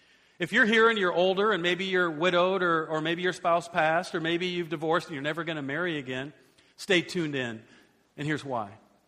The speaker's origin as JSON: {"language": "English", "region": "Iowa", "country": "United States", "said": "Hey, I'm from Iowa."}